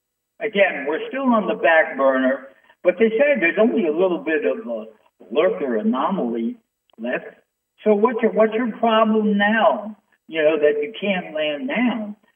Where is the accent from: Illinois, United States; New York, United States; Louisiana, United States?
New York, United States; New York City; the one that was going on in New York City, my hometown